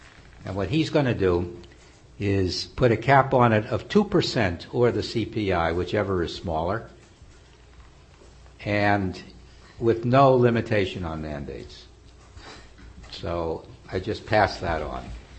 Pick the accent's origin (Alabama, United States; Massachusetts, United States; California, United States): Massachusetts, United States; Boston; I grew up in Boston during the lean years of the Red Sox